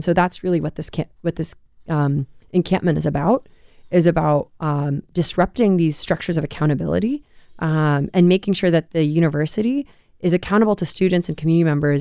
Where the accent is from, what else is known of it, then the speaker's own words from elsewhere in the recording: United States; the first one is because I'm Palestinian. But I would say the bigger one is that it's because I'm American.